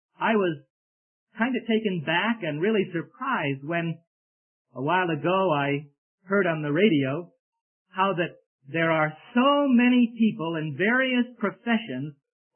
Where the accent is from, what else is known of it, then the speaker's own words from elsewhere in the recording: Brooklyn, New York, United States; He was in our home many, many times as I grew up in Brooklyn, New York.